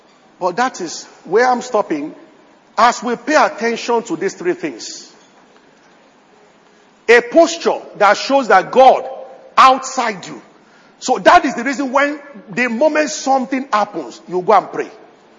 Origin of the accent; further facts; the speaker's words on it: Abeokuta, Ogun, Nigeria; I grew up in Abeokuta, and they used to have wells, not the type you have in Lagos.